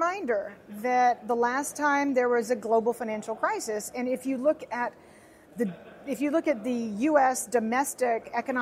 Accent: United States; And I'm an American. I kind of like the greenback.

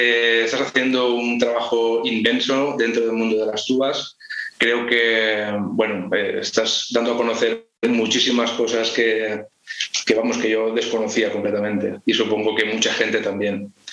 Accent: Llombay, Valencian Community, Spain; soy de Llombay. Aquí me he criado con la banda de música, empecé a los 8 años

